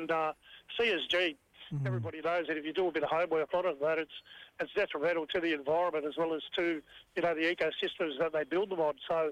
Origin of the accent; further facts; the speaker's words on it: Collarenebri, New South Wales, Australia; born there; So I'm a Goomeroi follower of that. I'm in our country. I was born in Collarinnabri. My family stretches all through there through different clan groups, Gidigadu, Birriger, Calvin, Goodigal.